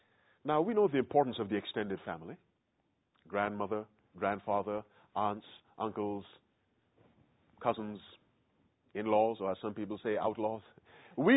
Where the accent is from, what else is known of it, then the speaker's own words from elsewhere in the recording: Barbados; moved away; where are you from originally? And I said, the West Indies, Barbados. And I haven't been there many years. The last time I was in Barbados was 1986.